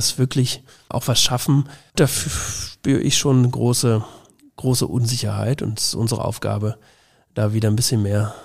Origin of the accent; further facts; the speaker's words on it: Lower Saxony, Germany; also born or lived in Bavaria / Baden-Württemberg / Hesse; das ist mein Heimatland, ich bin hier geboren und ich halte das für eins der aufstrebenden Bundesländer in Deutschland.